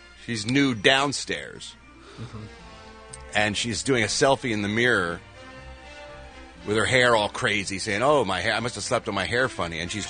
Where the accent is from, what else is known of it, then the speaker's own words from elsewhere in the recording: Philadelphia, Pennsylvania, United States; Philadelphia, Pennsylvania. Woo! My hometown.